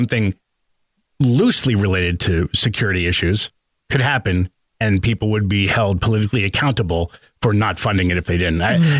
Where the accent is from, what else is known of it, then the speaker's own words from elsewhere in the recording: New Jersey, United States; Growing up in New Jersey, they had that.